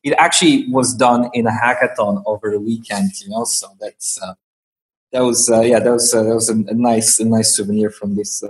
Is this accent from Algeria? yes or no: yes; Algeria; moved away; also born or lived in France; I grew up in Algeria, North Africa, and then went to study in France.